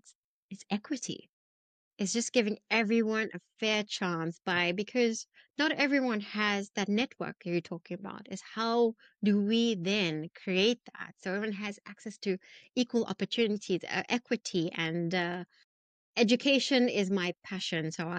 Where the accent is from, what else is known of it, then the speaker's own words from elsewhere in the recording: South Africa; So I am proudly South African. I grew up during apartheid South Africa